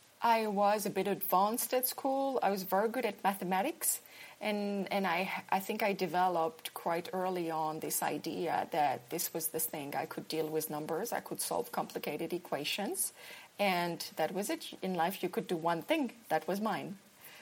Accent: Paris, Île-de-France, France; moved away as an adult; now in Copenhagen, Denmark; I am French. I grew up in Paris.

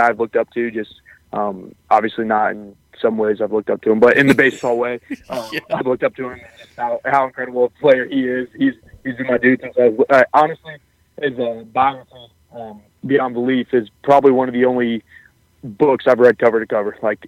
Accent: Arlington, Texas, United States; So, I'm obviously being from Arlington, I'm a huge Texas Rangers fan.

